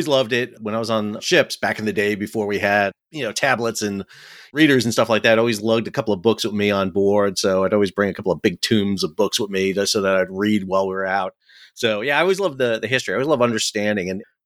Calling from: Fuquay-Varina, North Carolina, United States; I'm calling from home in beautiful Fuquay Varina, North Carolina, so just south of Raleigh.

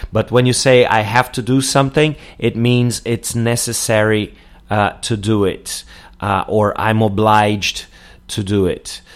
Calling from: Porto Alegre, Rio Grande do Sul, Brazil; English is a second language

